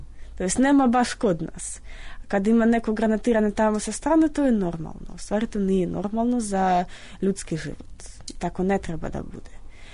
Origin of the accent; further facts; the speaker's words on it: Odesa, Odesa Oblast, Ukraine; born there; Serbian is a second language; Ja sam rođena u, u Odesi, u stvari otac mi je iz Luganska, koji je sada Luganska narodna republika.